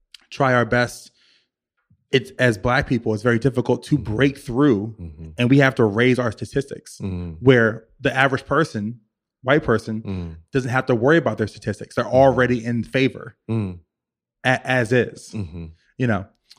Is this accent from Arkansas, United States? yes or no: no; Richmond, Virginia, United States; now in New York City, United States; I'm from Virginia, I'm from Richmond, South Side all day.